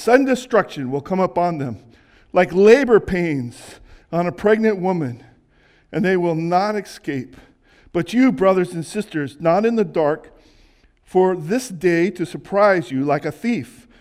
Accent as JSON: {"language": "English", "town": "Pontiac", "region": "Michigan", "country": "United States", "tie": "born or raised there", "said": "I remember when I was growing up in Pontiac, Michigan, we came home one evening, and guess what was in our house?"}